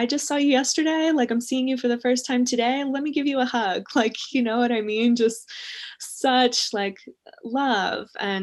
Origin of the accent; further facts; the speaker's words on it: New Orleans, Louisiana, United States; Like, I grew up in New Orleans, and like, party culture is so interwoven into way of life.